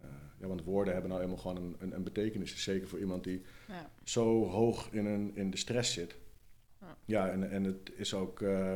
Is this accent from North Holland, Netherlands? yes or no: yes; Haarlem, North Holland, Netherlands; born there; Ik ben geboren in Haarlem.